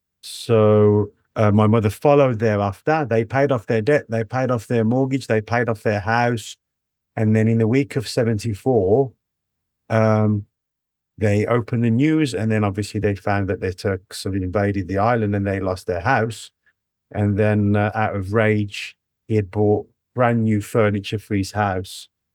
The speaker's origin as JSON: {"language": "English", "town": "Birmingham", "region": "West Midlands", "country": "United Kingdom", "tie": "born there", "also_born_or_lived": "Cyprus", "said": "I was born in Birmingham, but my heart was definitely born in Cyprus."}